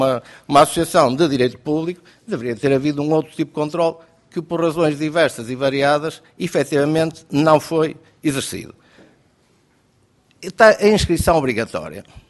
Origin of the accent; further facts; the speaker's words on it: Pinhão, Vila Real, Portugal; Eu sou dourense, eu nasci no Pinhão, eu nasci e hei de morrer dourense